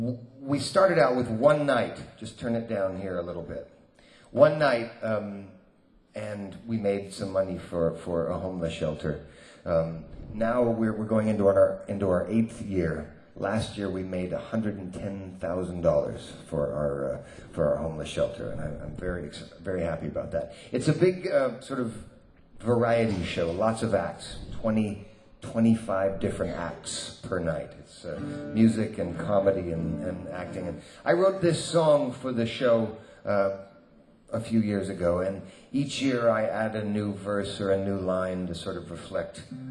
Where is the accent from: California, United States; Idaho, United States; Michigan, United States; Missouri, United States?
Idaho, United States; Boise; I was able to do some nice things around my hometown, Boise, Idaho.